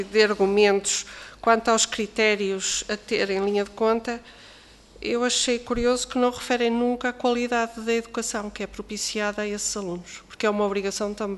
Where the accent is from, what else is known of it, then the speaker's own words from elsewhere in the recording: Norte, Portugal; eu também sou nortenha